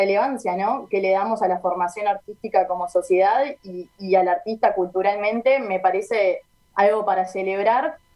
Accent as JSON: {"language": "Spanish", "country": "Uruguay", "said": "me parece algo que la verdad como uruguayos tendríamos que celebrar"}